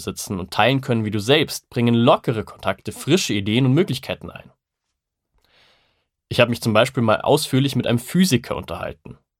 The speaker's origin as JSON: {"language": "German", "town": "Regensburg", "region": "Bavaria", "country": "Germany", "tie": "born or raised there", "said": "In meiner Heimat Regensburg sind Shisha-Bars meistens eher etwas heruntergekommen"}